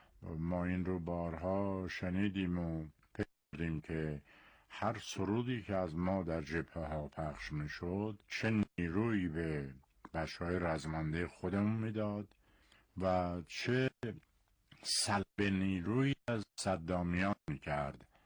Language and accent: Persian; Tabriz, East Azerbaijan, Iran; also born or lived in Tehran; من در روز اول بهمن سال 1322 در تبریز متولد شدم. بنا به دلایل خانوادگی به تهران رفتم. یک مقداری از دوره دبیرستان رو در تهران خوندم. سپس مجدداً برگشتیم به زادگاهمون تبریز